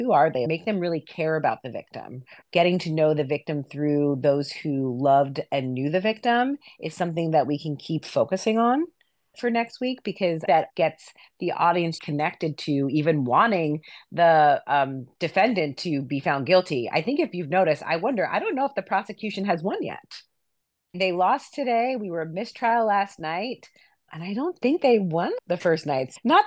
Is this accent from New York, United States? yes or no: yes; New York, United States; And I grew up in New York, and she pretty much raised me.